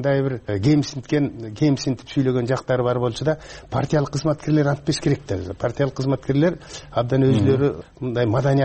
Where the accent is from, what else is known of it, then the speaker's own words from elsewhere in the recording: Naryn Region, Kyrgyzstan; Мен өзүм нарындыкмын да.